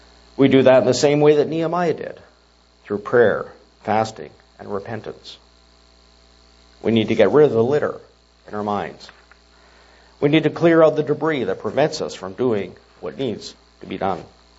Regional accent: Richmond Hill, Ontario, Canada; I remember growing up in Richmond Hill, Ontario, just north of Toronto, not far from a number of greenhouses. Richmond Hill at that time was known as the Rose Capital of Canada.

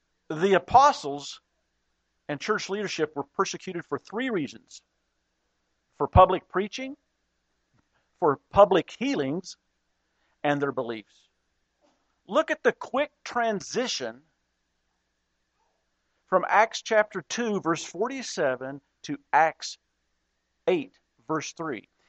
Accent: Dallas, Texas, United States; You know, when I grew up in Dallas, Texas, not all of my high school friends went to church

